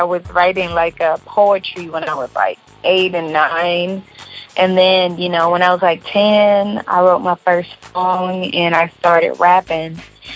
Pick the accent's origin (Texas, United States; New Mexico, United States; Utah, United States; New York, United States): Texas, United States; Houston; I'm from Houston, Texas, born and raised.